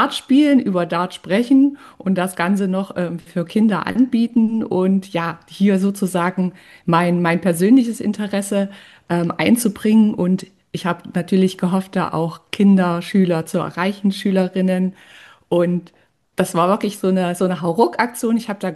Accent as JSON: {"language": "German", "region": "Thuringia", "country": "Germany", "tie": "born there", "lives_now": "Leipzig, Germany", "said": "Ja, man hört es vielleicht ein bisschen. Ich komme oder wohne in Leipzig in Sachsen. Geboren bin ich in Thüringen, auch das steckt vielleicht so ein bisschen im Dialekt mit drinne, lebe aber jetzt schon ganz, ganz lange in Leipzig"}